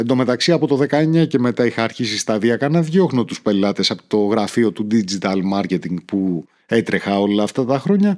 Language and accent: Greek; Naxos, South Aegean, Greece; μου ήρθε η ιδέα να φτιάξω έναν ταξιδιωτικό οδηγό για το νησί μου την Άξο